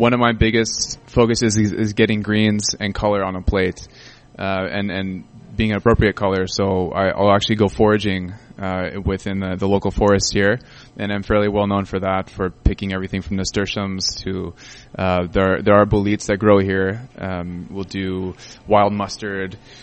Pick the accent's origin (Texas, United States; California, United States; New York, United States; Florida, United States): California, United States; Los Angeles; Okay, well, I'm from Los Angeles. I've been cooking since I was 15 professionally, doing catering.